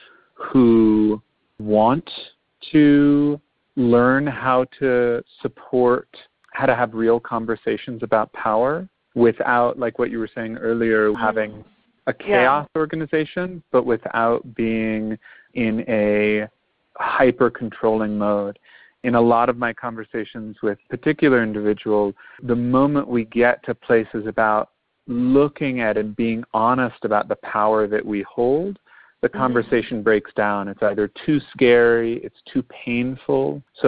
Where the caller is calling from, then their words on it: Guatemala; I'm currently calling from Guatemala.